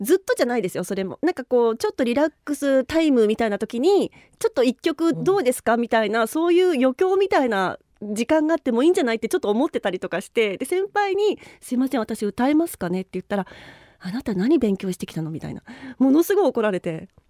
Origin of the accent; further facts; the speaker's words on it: Nagano, Japan; 私昔、まあ、長野県出身で、